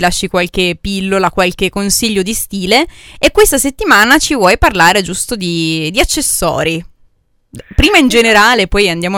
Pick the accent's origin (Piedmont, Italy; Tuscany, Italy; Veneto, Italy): Piedmont, Italy; Sì, ma come si sentirà di noi che siamo valsusini proprio nel midollo? Geolocalizziamo anche con la pronuncia e la cadenza.